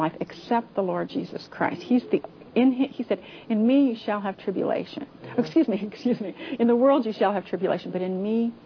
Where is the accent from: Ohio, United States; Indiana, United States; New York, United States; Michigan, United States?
Ohio, United States; I'm an only child, and I was raised in Ohio.